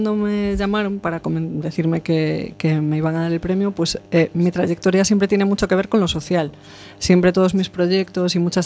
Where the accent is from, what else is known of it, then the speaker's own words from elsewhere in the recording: Maicende, Galicia, Spain; Yo de Monte Alto. En realidad soy de Maicende, pero bueno.